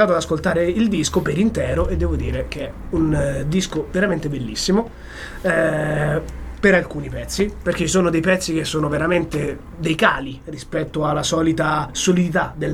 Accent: Foligno, Umbria, Italy; perché a Foligno, dalle nostre parti, c'è un grande pianista

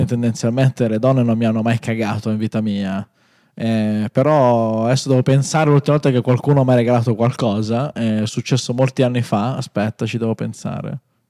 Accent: Campania, Italy; Io sono campano come Antonio.

